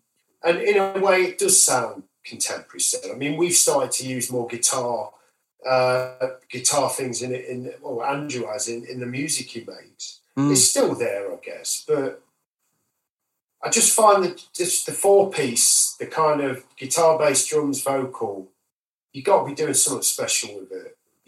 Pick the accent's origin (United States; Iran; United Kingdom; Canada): United Kingdom; Grantham, East Midlands; now in Nottingham, United Kingdom; And when I moved to Nottingham from Grantham, you've got this whole mixed melting pot of cultures.